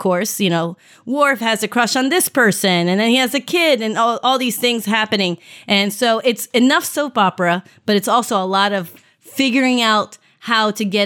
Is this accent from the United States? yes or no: no; Mexico; I grew up in Mexico.